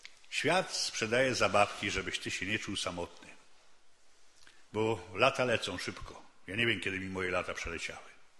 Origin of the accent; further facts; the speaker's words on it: Lesser Poland, Poland; ja pochodzę z tych stron, trochę bardziej na południe, za Nowym Targiem, za Czarnym Dunajcem.